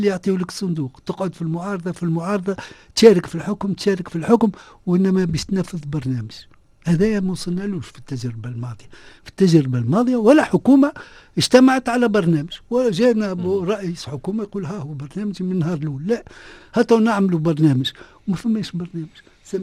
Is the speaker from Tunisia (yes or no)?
yes; Tunisia; احنا تونسة ولاد بلاد